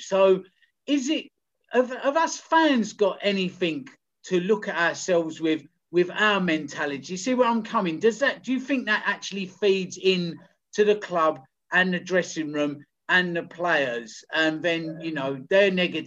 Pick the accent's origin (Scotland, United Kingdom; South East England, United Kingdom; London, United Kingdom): London, United Kingdom; Hackney; I'm from Hackney, but it's a lot of years.